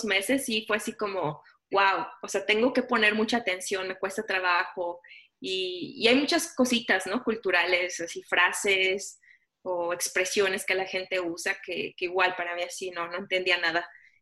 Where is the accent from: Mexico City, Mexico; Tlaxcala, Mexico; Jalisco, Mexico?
Mexico City, Mexico; yo crecí en México, en la Ciudad de México en particular.